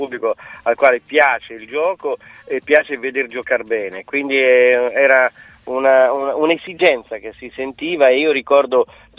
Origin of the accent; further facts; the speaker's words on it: Ancona, Marche, Italy; Io sono di Ancona e anconetano mi sento e sono cresciuto in questa città sotto tutti gli aspetti, e ho scelto di restare anche professionalmente in questa città